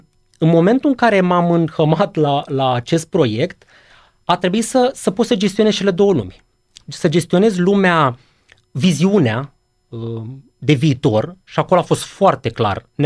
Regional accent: Romania; asta fiindcă toți suntem români, închidem ușile că fac curent

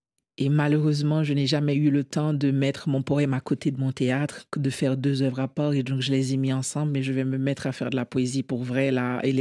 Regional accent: Port-au-Prince, Ouest, Haiti; je viens d'une ville qui n'existe plus, techniquement. Pour moi, Port-au-Prince n'existe plus.

